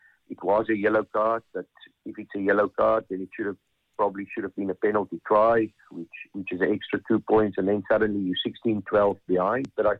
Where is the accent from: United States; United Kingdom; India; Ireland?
Ireland; And being Irish, you know, it has to be Irish win, you know.